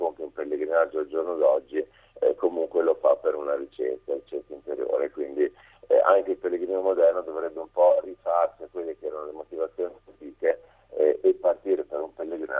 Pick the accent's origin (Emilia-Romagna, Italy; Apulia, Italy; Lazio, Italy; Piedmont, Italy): Emilia-Romagna, Italy; io sono Emiliano Romagnolo, un po' magari più vicino a casa, quindi cammini dell'Emilia Romagna.